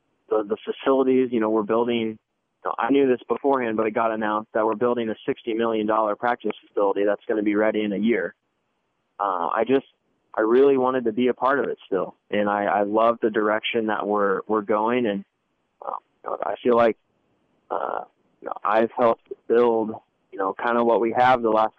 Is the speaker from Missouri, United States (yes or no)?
yes; Kansas City, Missouri, United States; because I'm from Kansas City and that I'm comfortable and that it's my hometown and a lot of my family's here.